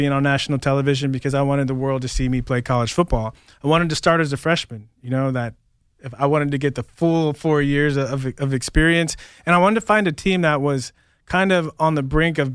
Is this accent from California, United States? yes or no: yes; San Diego, California, United States; You know, I grew up in San Diego.